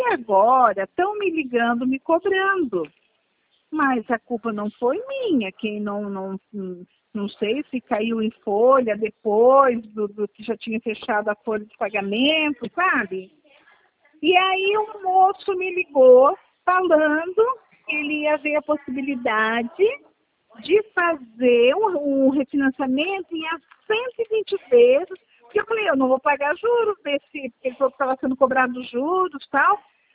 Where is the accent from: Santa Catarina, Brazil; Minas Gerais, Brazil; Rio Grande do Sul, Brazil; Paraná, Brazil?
Paraná, Brazil; Nova América da Colina; do estado do Paraná, de Nova